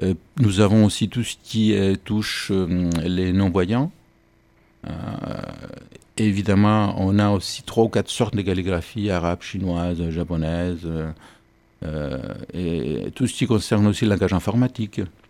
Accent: Cyprus; now in France; je suis originaire de Chypre, hein, tout simplement. Je suis en France depuis plus de 30 ans, donc je suis aussi français, même si ça ne s'entend pas.

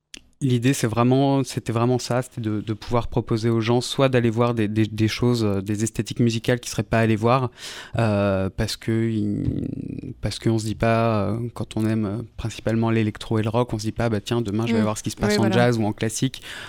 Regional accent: Chinon, Centre-Val de Loire, France; also born or lived in Paris; now in Tours, France; Pour la petite histoire, j'ai grandi à Chinon, juste à côté. Je suis parti à Paris faire mes études et je suis resté là-bas.

